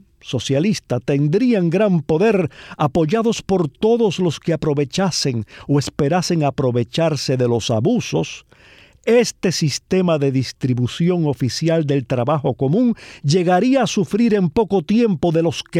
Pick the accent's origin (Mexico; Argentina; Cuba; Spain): Cuba